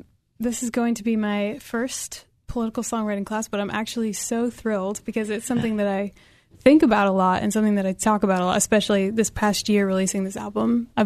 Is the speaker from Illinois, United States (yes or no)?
yes; Chicago, Illinois, United States; now in Nashville, United States; I grew up in Chicago, but I have been in Nashville about 10 years now, so I definitely call that home now.